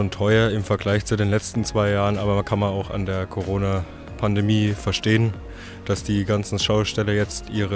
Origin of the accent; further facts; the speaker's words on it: Würzburg, Bavaria, Germany; Ich komme aus Würzburg selber